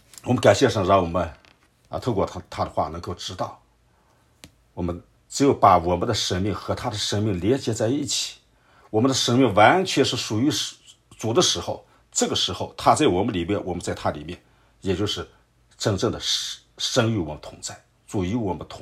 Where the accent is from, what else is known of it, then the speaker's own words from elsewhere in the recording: China; 主耶稣所说这个认识和我们今天我们中国人认为那个认识是不一样的。